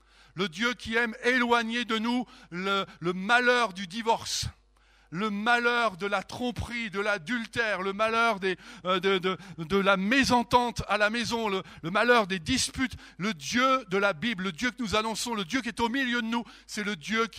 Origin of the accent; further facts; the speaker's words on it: Normandy, France; moi je suis français, et en plus normand, ça aggrave le truc